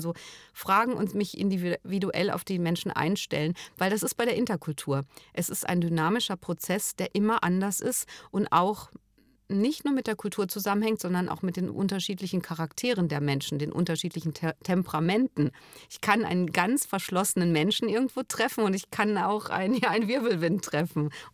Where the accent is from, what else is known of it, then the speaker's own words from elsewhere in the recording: North Rhine-Westphalia, Germany; also born or lived in Bavaria; now in Cologne, Germany; ich komme aus Nordrhein-Westfalen, also aus Westfalen, jetzt bin ich in Köln, aber wenn ich als ich damals vor 20 oder 30 Jahren sogar als Westfalin nach Bayern gezogen bin